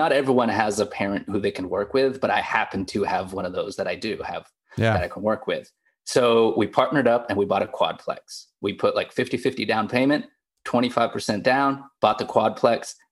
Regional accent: Zambia; also born or lived in Kenya / Congo; I grew up as a missionary kid. So okay. I grew up in Zambia. I went to high school in Kenya. And then I met my wife, who's from Argentina, in Kenya.

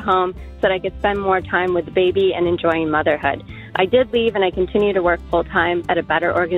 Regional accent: New Jersey, United States; from New Jersey.

